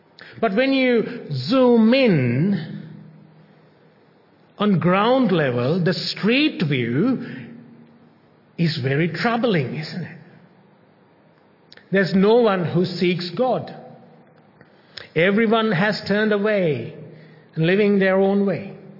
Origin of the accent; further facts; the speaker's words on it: Sri Lanka; now in Australia; Although we were born and raised in Sri Lanka, we pretty much call Australia home.